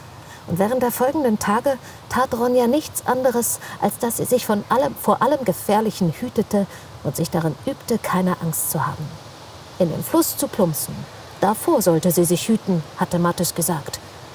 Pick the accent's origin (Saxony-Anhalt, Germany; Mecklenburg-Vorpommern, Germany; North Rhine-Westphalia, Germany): North Rhine-Westphalia, Germany; ich bin direkt am Teutoburger Wald aufgewachsen.